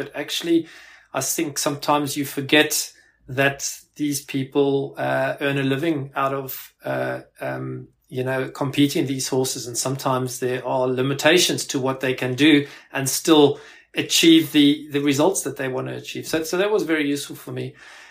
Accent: South Africa; moved away as an adult; now in United Kingdom; I actually grew up in South Africa. You might be able to pick that up from my accent. And came over to the UK after I'd graduated from the University of Pretoria, where the vet school is in South Africa.

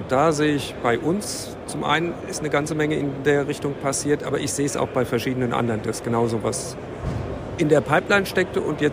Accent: Frankfurt, Hesse, Germany; Als Frankfurter sehe ich das noch einen Tick anders

